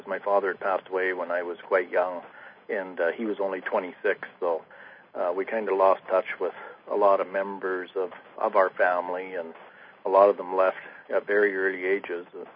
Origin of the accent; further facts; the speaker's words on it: British Columbia, Canada; I was actually born and raised on Vancouver Island, as my father was as well, and we actually lived, we neighbored a reserve. We lived in an area called West Home. We lived right beside the Halalt First Nations